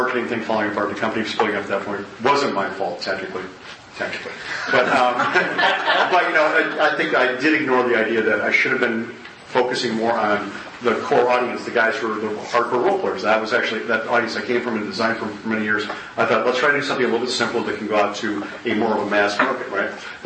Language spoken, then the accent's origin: English; Wisconsin, United States; now in Indianapolis, United States; Yeah, Indy, so, you know, I was born and raised in Wisconsin. I love the Milwaukee shows and all that.